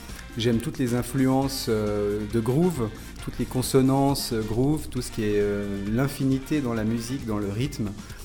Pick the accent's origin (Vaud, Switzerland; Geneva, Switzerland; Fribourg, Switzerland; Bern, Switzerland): Geneva, Switzerland; Je viens de Genève et je suis un petit champignon qui a poussé dans une cave de squat.